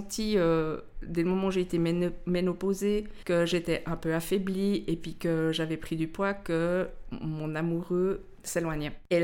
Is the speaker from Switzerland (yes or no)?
yes; Lausanne, Vaud, Switzerland; born there; Parce que déjà, moi, la Broye, c'est Lausanne. Je suis née à Lausanne.